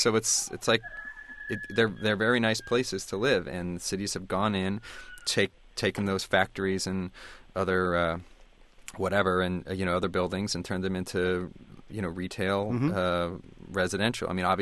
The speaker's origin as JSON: {"language": "English", "town": "San Francisco", "region": "California", "country": "United States", "said": "I'm actually from San Francisco."}